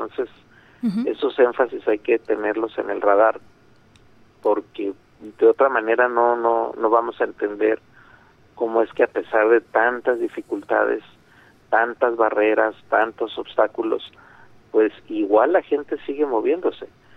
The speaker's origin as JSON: {"language": "Spanish", "country": "Mexico", "said": "el 40% ya somos mexicanos"}